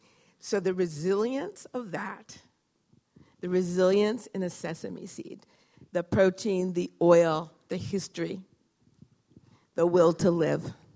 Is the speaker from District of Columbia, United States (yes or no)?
yes; Washington, District of Columbia, United States; I grew up in Washington, D.C., so I knew the black Muslim bean pies from Washington, D.C. and from Detroit.